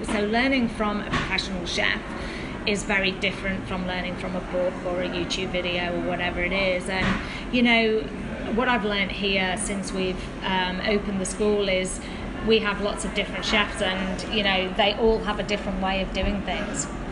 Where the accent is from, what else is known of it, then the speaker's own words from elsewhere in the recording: England, United Kingdom; now in Australia; Yeah, so obviously being English, I love Jamie Oliver.